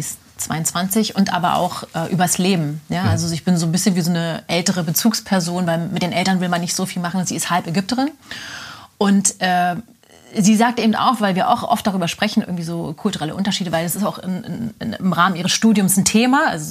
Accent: Germany; born there; Und ich bin ja auch in Deutschland geboren. Meine Mutter kommt aus Ägypten, mein Papa ist irgendwie aus Baden-Württemberg.

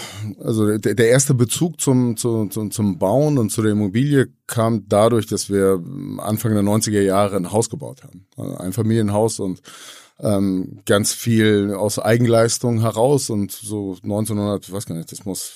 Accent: Hamburg, Germany; Alle sind hier schon geboren in Hamburg. Die beiden haben sich auch hier in Hamburg kennengelernt. Ja, und so ging die Geschichte los und tatsächlich von uns dreien bin ich der Einzige, der auch immer hier geblieben ist. in Hamburg

